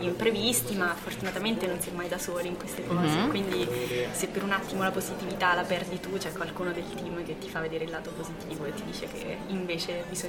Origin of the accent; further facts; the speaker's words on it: Rieti, Lazio, Italy; now in Ancona, Italy; Allora io sono di Rieti. Sono finita ad Ancona dopo varie vicende della mia vita